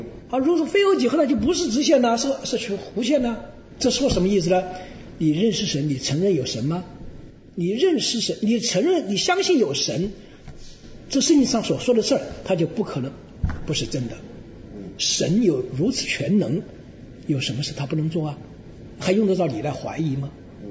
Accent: Shishou, Hubei, China; 那这就是我的渊源，在我老家湖北石首

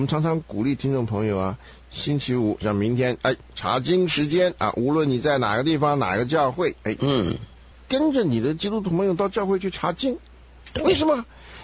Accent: China; 我们中国人应该很容易懂这段圣经啊。

